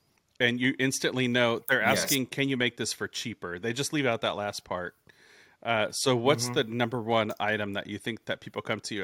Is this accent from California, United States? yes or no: yes; California, United States; I'm from California.